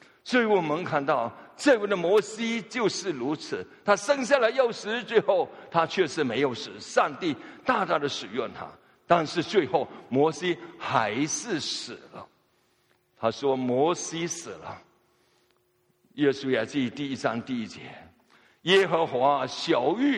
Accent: Fuzhou, Fujian, China; accent: Fuzhou; 我们福州话说 LKK 了

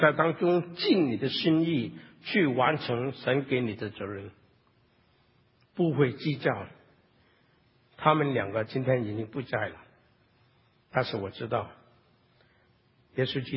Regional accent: Hong Kong; 但是因为我们就是从香港过来，就说对这些英文不好

